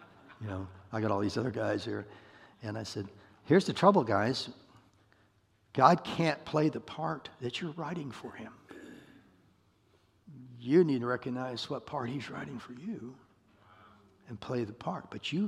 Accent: Iowa, United States; I said, I'm from Iowa, man.

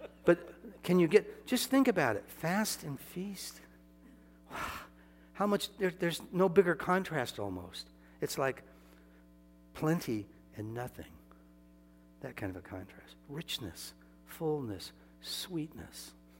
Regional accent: Iowa, United States; I'm from Iowa. I delivered papers in the third grade, morning and night.

